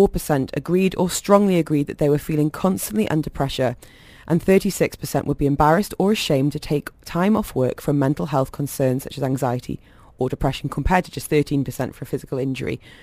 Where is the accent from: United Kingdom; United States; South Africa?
United Kingdom; Speaking as a Brit